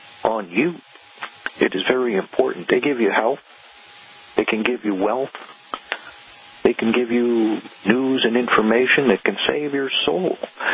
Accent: Canada; Welcome back, Power Hour Nation. I'm your Canadian guest host … the originator of Conspiracy-Cafe

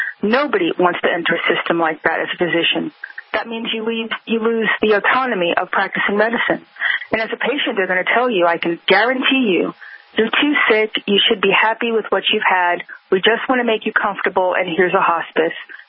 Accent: New York, United States; And I'm telling you straight up as a New Yorker how I'm not going to sugarcoat stuff.

